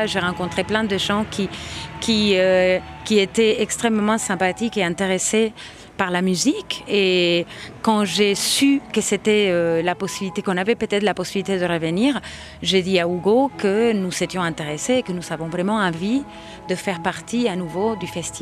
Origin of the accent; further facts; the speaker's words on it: Rosario, Santa Fe, Argentina; French is a second language; Et je suis allée à l'école de musique de mon village, de ma ville. Je viens de l'Argentine, de Rosario.